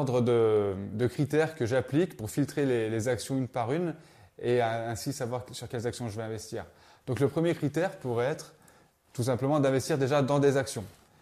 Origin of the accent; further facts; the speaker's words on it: France; Voilà, moi je suis français.